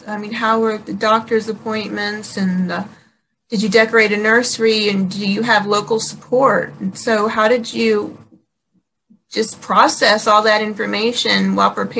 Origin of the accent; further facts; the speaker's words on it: Maryland, United States; St. Charles, I'm from St. Mary's County, so I'm fairly familiar with the area.